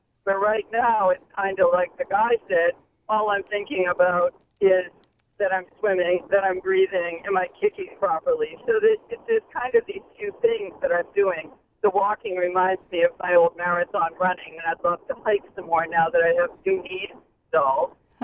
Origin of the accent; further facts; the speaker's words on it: Gloucester, Massachusetts, United States; now in Maine, United States; And I'm on my way to Gloucester now. It's still my hometown, even though I now live in Maine.